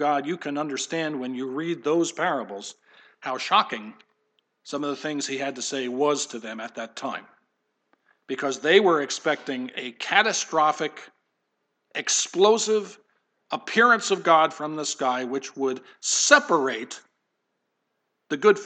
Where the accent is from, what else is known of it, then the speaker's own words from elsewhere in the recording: New Jersey, United States; or I grew up in New Jersey and I have roots there and affection for it